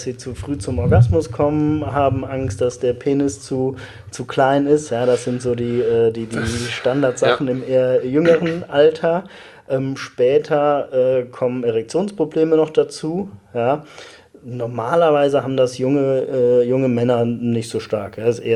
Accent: Cologne, North Rhine-Westphalia, Germany; Ich komme aus Köln

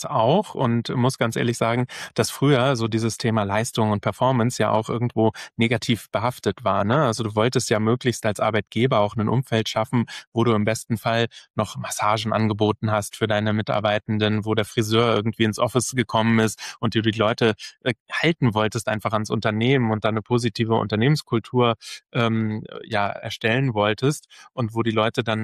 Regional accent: Hamburg, Germany; und dann als Hamburger Jungs gesagt haben, lass mal auf ein Fischbrötchen treffen.

